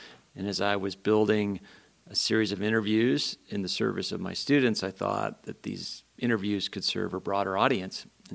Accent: Guilford, New Hampshire, United States; I grew up in a small town in New Hampshire, Guilford.

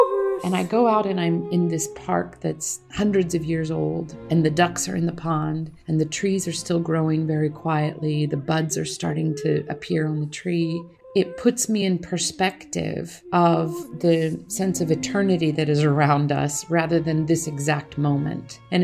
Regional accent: Kansas City, Missouri, United States; Sort of going back to that idea of, I grew up in Kansas City, right?

